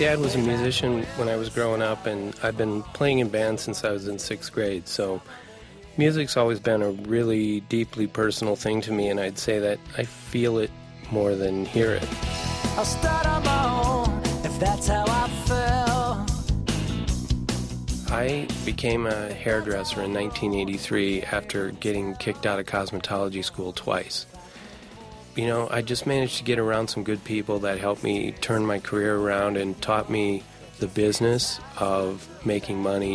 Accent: Minneapolis, Minnesota, United States; from Minneapolis, Minnesota.

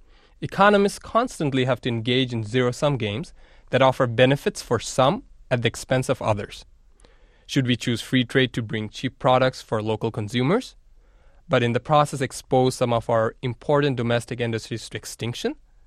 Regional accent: Bangladesh; Growing up in Bangladesh, I saw poverty eye to eye. The orphan children eating from a dustbin. A family of seven crammed in an 8x8 feet slum hut.

